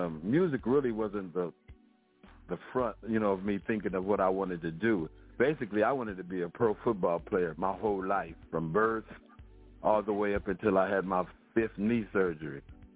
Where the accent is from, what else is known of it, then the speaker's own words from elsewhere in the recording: Indianapolis, Indiana, United States; now in Jacksonville, United States; I'm from Indianapolis, Indiana. So I know the Montgomery family … you know.